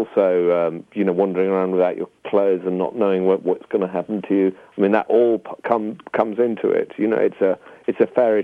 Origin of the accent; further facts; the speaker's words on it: United Kingdom; we're both British